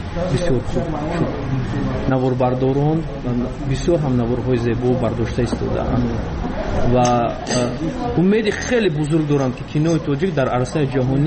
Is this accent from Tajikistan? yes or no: yes; Tajikistan; چون که در بیرون از مرز تاجیکستان موسیقی ما رو نزدیکتر میکنند با وطنمون